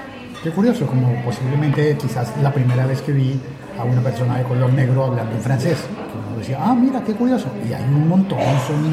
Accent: Colombia; Y cada día eso va siendo más, sí, más habitual. Como en mi país, recuerdo que la primera vez que yo estuve en España me decían, pero tú no pareces colombiano, pareces más bien mexicano porque hablas como de América Latina, pero no te ves como los colombianos.

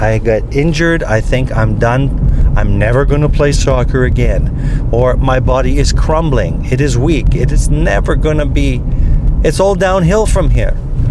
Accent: Canada; I'm Canadian after all.

